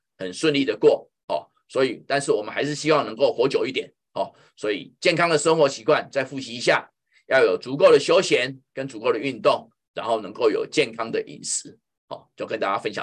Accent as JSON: {"language": "Chinese", "country": "China", "said": "我们中国人非常重视吃"}